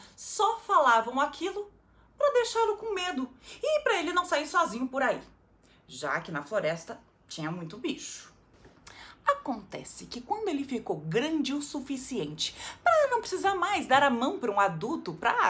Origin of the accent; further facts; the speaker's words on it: Curitiba, Paraná, Brazil; Quer dizer, guri é por minha conta, porque eu sou de Curitiba.